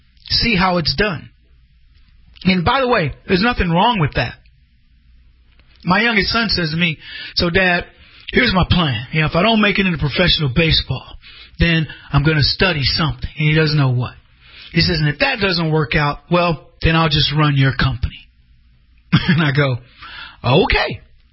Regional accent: United States; Obviously, I'm from the United States.

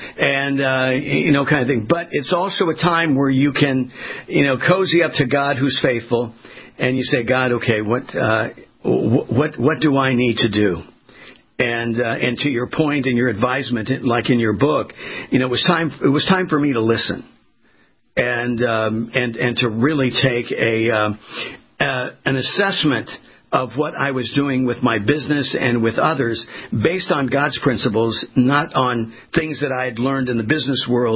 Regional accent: West Coast, United States; Yeah, for me, as I was sharing with you, I grew up on the West Coast.

